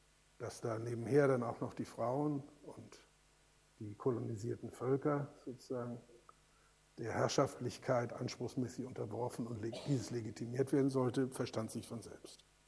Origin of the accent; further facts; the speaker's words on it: Schleswig-Holstein, Germany; habe in den 1950er Jahren mit dem Gedanken intensiv gespielt, mich als Schleswig-Holsteiner und nicht als Deutschen zu begreifen.